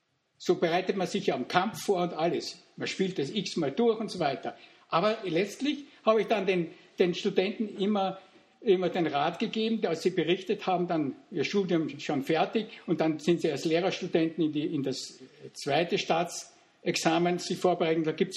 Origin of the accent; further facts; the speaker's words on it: Austria; Also ich bin in Österreich aufgewachsen